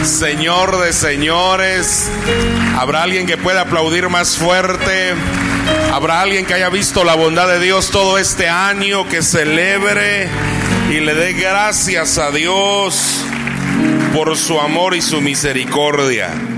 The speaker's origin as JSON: {"language": "Spanish", "region": "San Marcos", "country": "Guatemala", "said": "Mis padres son campesinos, venimos de una tierra llamada San Marcos, allá en Guatemala"}